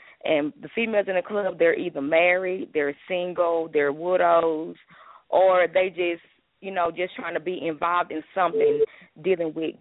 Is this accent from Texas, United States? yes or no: yes; Dallas, Texas, United States; I'm from Dallas, Texas.